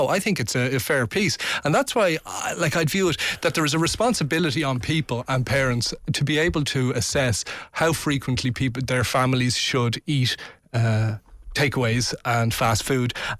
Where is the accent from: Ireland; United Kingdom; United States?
Ireland; Swords, Leinster; I'm from Swords. We're not used to it out there.